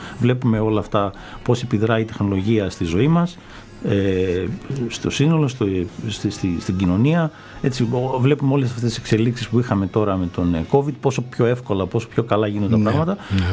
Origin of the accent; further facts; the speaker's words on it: Ioannina, Epirus, Greece; now in Alexandroupoli, Greece; Καταρχήν δεν είμαι από την Αλεξανδρούπολη, είμαι από τα Ιωάννινα, αλλά κατέληξα εδώ πέρα.